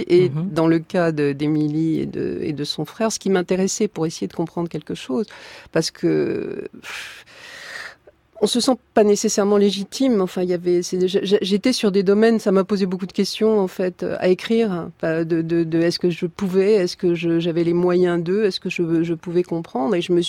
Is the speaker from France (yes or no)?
no; Morocco; Et moi, je dirais que ça commence avec mon enfance au Maroc